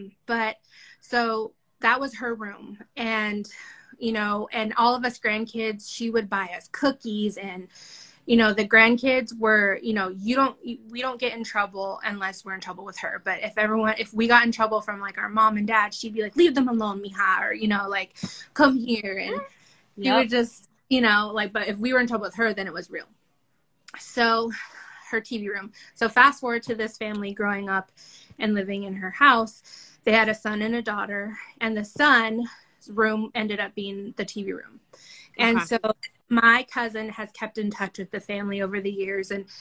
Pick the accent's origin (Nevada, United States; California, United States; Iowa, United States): California, United States; Bishop; Okay, so I grew up in Bishop, California, which if you either know it or you don't, but you drive through it, Mammoth.